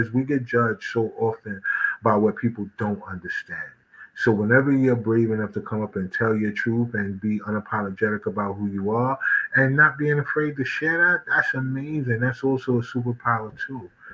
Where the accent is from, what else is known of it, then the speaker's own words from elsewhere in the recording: East Orange, New Jersey, United States; Yeah, I'm from East Orange, though. I'm from further north.